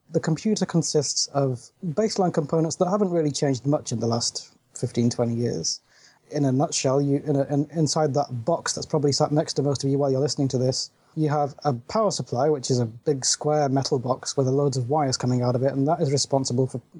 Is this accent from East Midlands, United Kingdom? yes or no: yes; East Midlands, United Kingdom; I'm 26, and I'm from Lincolnshire in the UK.